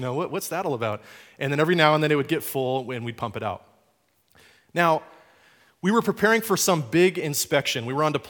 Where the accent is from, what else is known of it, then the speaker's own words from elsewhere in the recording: England, United Kingdom; the military base I grew up on in England.